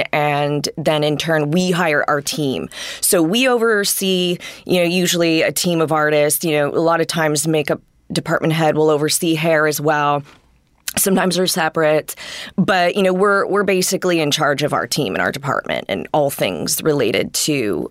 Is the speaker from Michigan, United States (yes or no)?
yes; Detroit, Michigan, United States; also born or lived in New York; But I mean, when I was young, we moved back and forth from Detroit to New York. Mm-hmm. So I have the Midwest and East Coast roots and stuff like that.